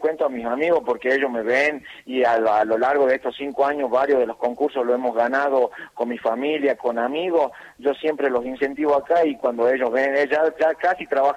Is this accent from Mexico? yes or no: no; Argentina; somos argentinos